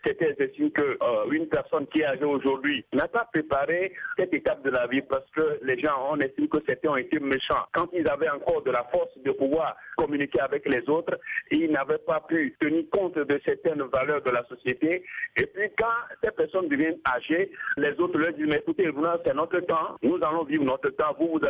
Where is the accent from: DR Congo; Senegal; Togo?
Togo; Chez nous, au Togo